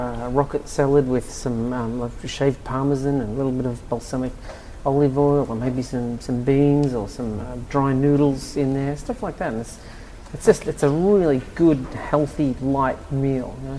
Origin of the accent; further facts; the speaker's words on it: Australia; So no, the whole idea of an Australian designer even being there was absurd.